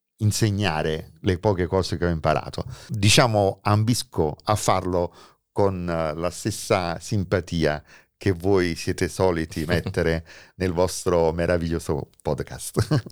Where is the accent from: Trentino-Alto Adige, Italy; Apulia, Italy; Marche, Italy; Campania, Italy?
Campania, Italy; Naples; e questo io da napoletano lo ritengo assurdo